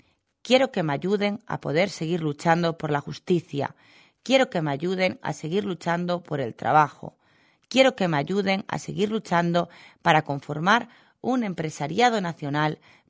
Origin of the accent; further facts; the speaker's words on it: Argentina; Ese es el deber que siempre cumpliré como argentina por sobre todas las cosas